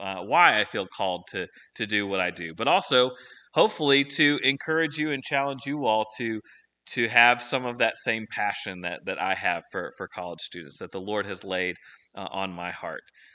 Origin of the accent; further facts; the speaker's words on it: Paducah, Kentucky, United States; now in Radford, United States; Like Bill said, that I am from Paducah, Kentucky. And I... this place, this area reminds me of the people of Paducah.